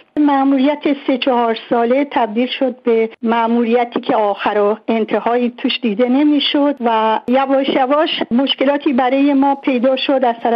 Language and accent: Persian; Tehran, Tehran Province, Iran; also born or lived in Abadan; من آبادان دنیا آمدم، خیلی خیلی زبدره چند داره سال پیش، منتها بزرگ شده تهران هستم